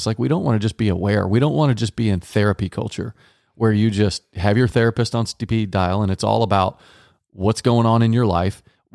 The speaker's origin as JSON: {"language": "English", "region": "Texas", "country": "United States", "tie": "born or raised there", "said": "Why do you keep playing country songs? Because I grew up in Texas."}